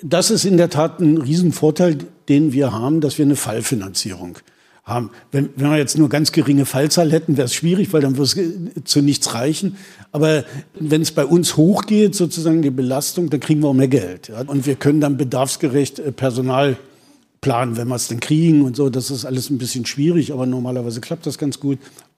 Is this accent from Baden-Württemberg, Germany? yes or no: no; Lower Saxony, Germany; ich bin Niedersachse